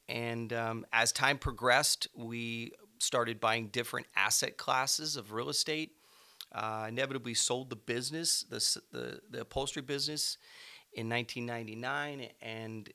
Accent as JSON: {"language": "English", "region": "California", "country": "United States", "said": "We are from California, Northern California in particular, and the laws in California for tenants always seem to lean towards the tenant, not the landlord"}